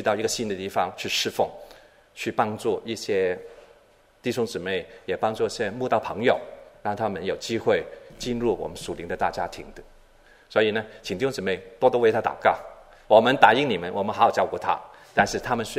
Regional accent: Hong Kong; also born or lived in England; 我跟师母是我们是香港土产，我们在香港出生，小学中学大学在香港做毕业

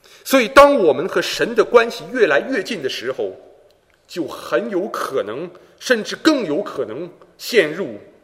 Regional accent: China; now in Switzerland; 当在大约七年前，我一个人离开我的故乡中国，离开父母，到一个完全陌生的国度瑞士的时候

